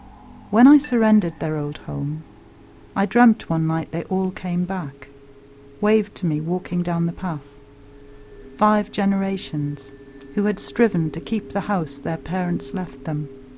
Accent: North East England, United Kingdom; I come from Northumberland

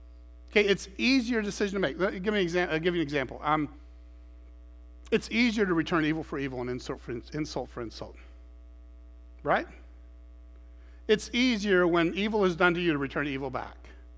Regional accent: Clearwater, Florida, United States; Growing up in Clearwater, Florida, no air conditioning. I don't know how we did that.

